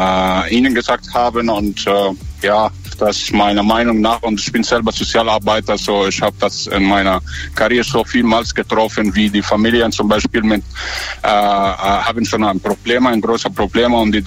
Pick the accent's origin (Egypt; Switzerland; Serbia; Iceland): Egypt; German is a second language; ich komme aus Ägypten. Ich bin keiner Deutscher.